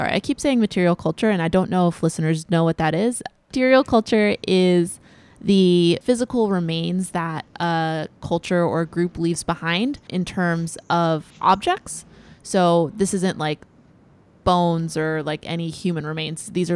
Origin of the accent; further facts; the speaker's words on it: the South, United States; So on one hand, like for me, I grew up in the South, and I did a lot of like colonial history and things like that.